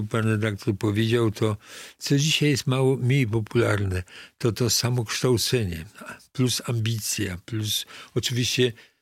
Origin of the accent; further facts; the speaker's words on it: Masovian Voivodeship, Poland; bo ja jestem kurpiem białym, co widać po moich włosach.